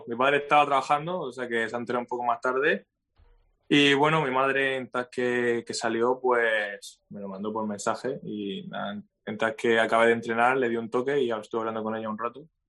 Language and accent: Spanish; Cartagena, Region of Murcia, Spain; vengo Cartagena, podemos decir, pero vengo un pueblo, Santana, y La Palma, que viven esos dos pueblos toda mi vida.